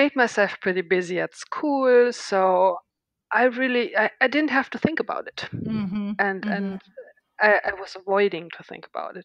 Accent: Germany; also born or lived in Trinidad and Tobago / Thailand / Nigeria; I'm back in my home country in Germany, but the last 10 years before we lived on several continents and countries, starting in the Caribbean and in Trinidad and moving from there to Thailand.

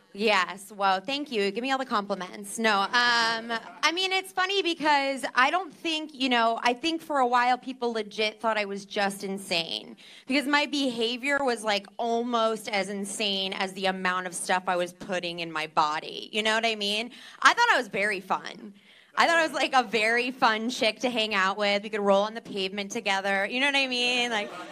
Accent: New Jersey, United States; I am from New Jersey. Yeah, we got Jersey in the house. This is my Jersey stance.

